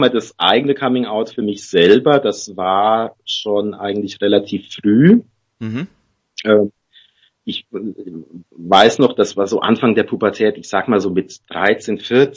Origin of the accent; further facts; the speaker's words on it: Hesse, Germany; now in Frankfurt, Germany; Ach so, nee, ich komme nicht ursprünglich aus Frankfurt, ich komme aus Nordhessen, da aus dem Hinterland, das heißt wirklich so, das Hinterland, das ist zwischen Marburg und Biedenkopf